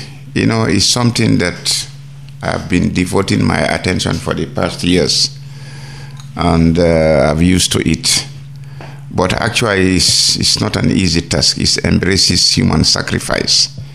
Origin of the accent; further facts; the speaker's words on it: Gambia; I came from the Gambia.